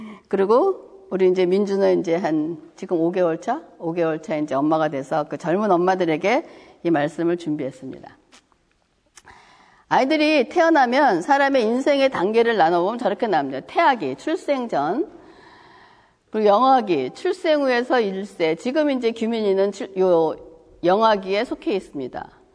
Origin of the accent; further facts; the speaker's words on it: South Korea; 뭐 다 문화가 다르지만 우리는 이제 한국 사람이니까 한국에 대해서 생각을 한다면